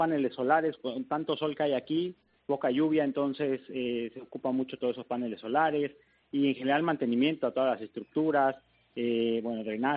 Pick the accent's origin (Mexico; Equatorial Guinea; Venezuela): Mexico; born there; also born or lived in Spain; Mira, yo nací en México, mi padre es español, uh-huh. Y viví muchos años en España, he vivido en Barcelona, en Madrid, en Toledo